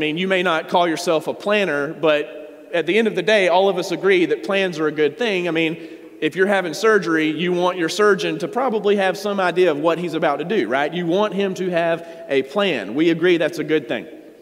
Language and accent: English; Georgia, United States; hey, I grew up in Georgia. My family lives in Atlanta.